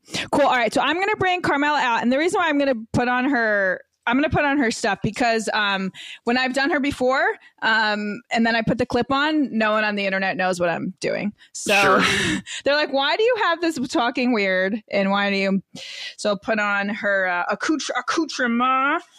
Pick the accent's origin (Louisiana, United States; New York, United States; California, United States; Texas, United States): New York, United States; Brooklyn; now in Boca Raton, United States; I'm from Brooklyn, but I'm Boca Raton, Florida now